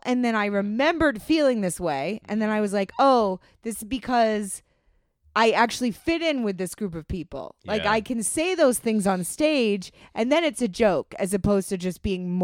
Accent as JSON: {"language": "English", "region": "Maine", "country": "United States", "tie": "born or raised there", "said": "I grew up in the Maine, so I've peed in the woods."}